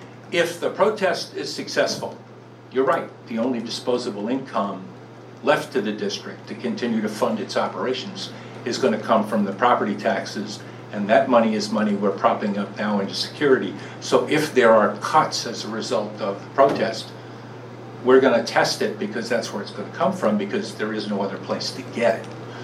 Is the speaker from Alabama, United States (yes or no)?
no; New York City, New York, United States; I come from New York City. My version of security is probably different than some.